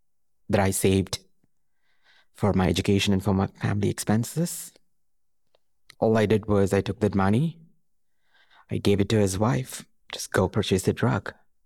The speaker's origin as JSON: {"language": "English", "country": "India", "tie": "born or raised there", "moved": "yes", "said": "Whenever I visit India, myself, my mother, and my sister, we go to our hometown and we cherish our moments under the neem tree."}